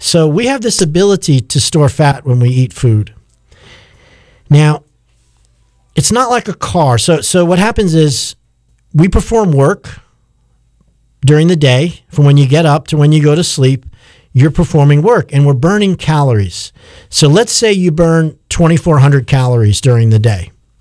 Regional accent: Massapequa, New York, United States; I'm from New York. I lived in a fairly Italian neighborhood called Massapequa in Long Island.

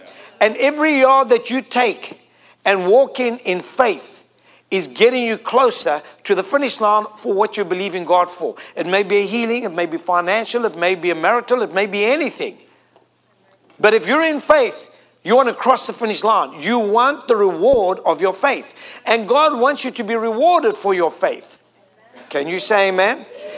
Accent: South Africa; I'm from South Africa

